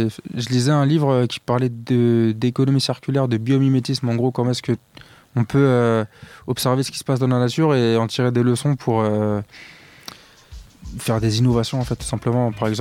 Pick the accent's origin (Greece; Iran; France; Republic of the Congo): France; Paris, Île-de-France; born there; Après moi je suis né à Paris.